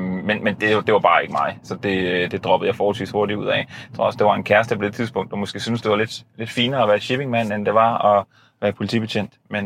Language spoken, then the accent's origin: Danish; Korsør, Zealand, Denmark; born or raised there